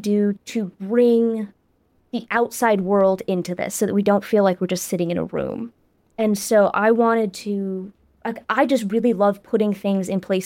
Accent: Southern United States, United States; now in New York City, United States; I grew up in the South, and like, I don't think you can grow up in the South without having a certain feeling about the devil.

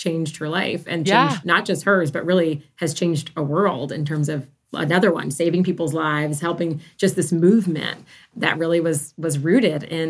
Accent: Virginia, United States; now in Washington, United States; I'm like born and raised in Virginia, now living in D.C.

